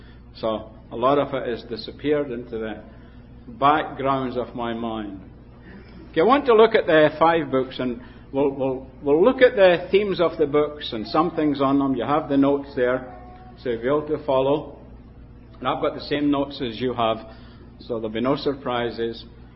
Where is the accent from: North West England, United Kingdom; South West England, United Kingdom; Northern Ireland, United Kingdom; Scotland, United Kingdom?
Scotland, United Kingdom; when I was brought up in Scotland, we did get a lot more of it. The assemblies in Fife, where I was brought up